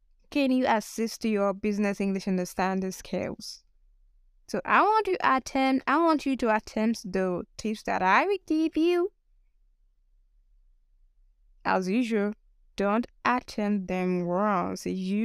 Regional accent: Nigeria; accent: Nigerian; Yes, I'm a Nigerian and my accent needs to sound like a Nigerian accent. Take it a little bit. Brought to Nigeria and made in Nigeria.

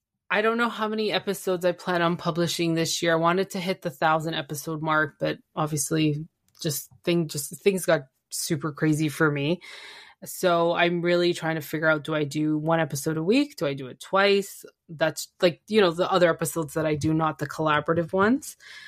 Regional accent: Canada; accent: Canadian English; first language Spanish; English is a second language; So for those who don't know, I do speak fluent Spanish. That's my native tongue. Of course, English, Canadian English, because some of you people make fun of me, eh?

